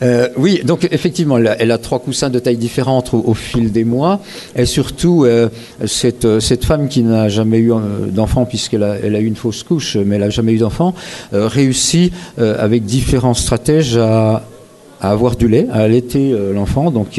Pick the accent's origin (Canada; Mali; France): France; Dole, Bourgogne-Franche-Comté; je suis jurassien d'origine de la région de Dole. et j'habite depuis plus de 20 ans entre Dole et Lons-le-Saunier à Chaumergy en Bresse jurassienne.